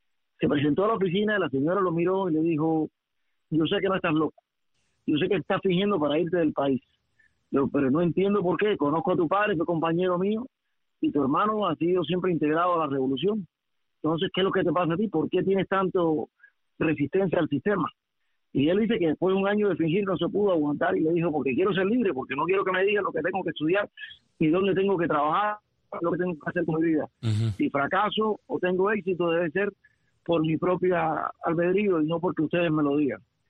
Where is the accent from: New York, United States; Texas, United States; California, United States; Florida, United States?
Florida, United States; Hialeah; fuimos progresando como tantos cubanos acá. Pero tuve el privilegio de criarme en Hialeah en familias de clase media